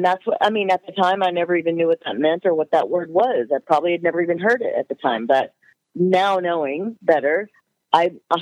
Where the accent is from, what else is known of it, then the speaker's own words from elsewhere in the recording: Louisiana, United States; Hot and sticky. It wasn't so much Louisiana that was traumatizing or that you remember.